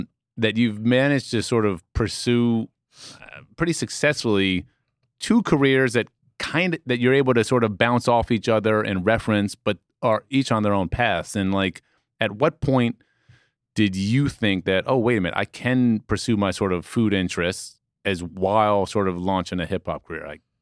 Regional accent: Manhattan, New York, United States; I'm from Manhattan, like, as tough as I get is going to the Equinox gym

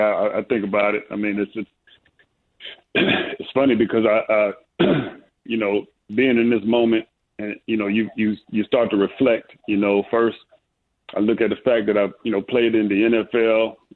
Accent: Ohio, United States; Yes, I grew up in Ohio, and my older brother was a big-time Michigan fan.

